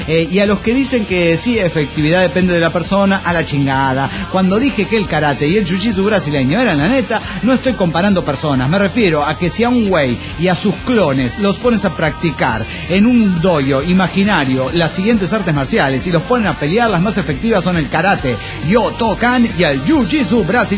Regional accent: Mexico City, Mexico; Me despido todo obligado y orgulloso por, como dicen, mi barrio natal. Es un orgullo ser mexicano, pero ser de Tepito es un don de Dios.

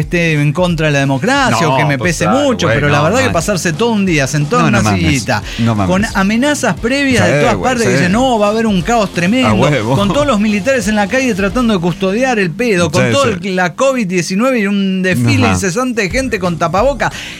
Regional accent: Argentina; uno como argentino

